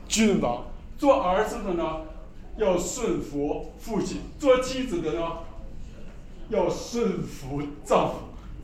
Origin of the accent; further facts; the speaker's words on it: China; 其实我们中国人很聪明了哈，那个中国文化里有一条叫三纲五常